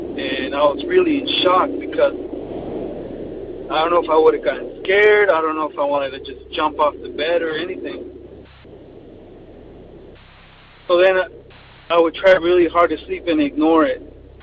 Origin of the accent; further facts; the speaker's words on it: Corona, California, United States; also born or lived in El Salvador; I'm from Corona, California. And when I was little, I used to live in El Salvador with my grandparents because my parents couldn't support me here in the United States.